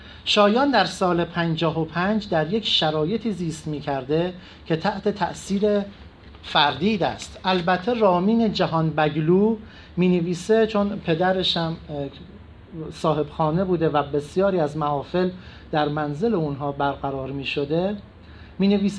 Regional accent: Iran; ما ایرانی هستیم، در این حال ایرانی نیستیم. ما در زبان و شاعرانگی هنوز ایرانی هستیم

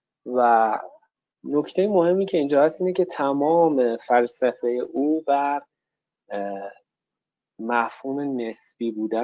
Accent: Iran; خب میگم که ما به عنوان یک ایرانی

